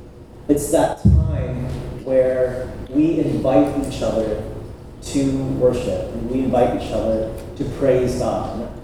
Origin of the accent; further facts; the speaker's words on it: United States; born there; My parents are from Vietnam, I'm Vietnamese. But I was born here in the States. So I'm Vietnamese American.